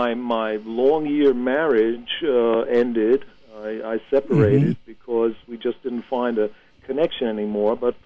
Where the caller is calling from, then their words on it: Munich, Bavaria, Germany; I'm calling from Munich, Germany. I'm listening to WBAI from abroad. I'm an expatriate.